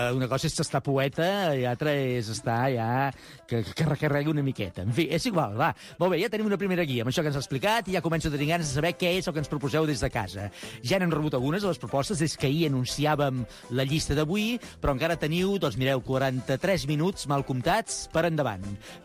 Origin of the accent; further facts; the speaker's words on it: Sant Boi de Llobregat, Catalonia, Spain; Allà a Sant Boi, nosaltres som de Sant Boi